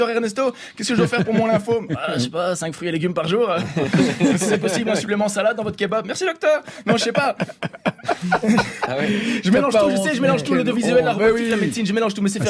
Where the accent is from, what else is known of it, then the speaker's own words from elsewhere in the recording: Belgium; Je viens de Belgique, hein. On prononce pareil, 8 et 8.